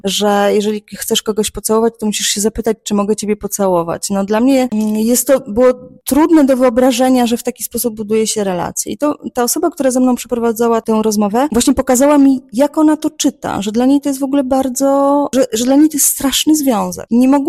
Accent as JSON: {"language": "Polish", "town": "Warsaw", "region": "Masovian Voivodeship", "country": "Poland", "tie": "born there", "said": "No ja się urodziłam w Warszawie, mieszkam w Warszawie i publikuję w Warszawie"}